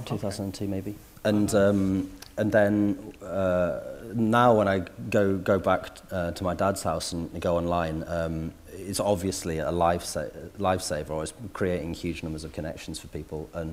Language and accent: English; North West England, United Kingdom; I grew up in Cumbria, like in a really rural spot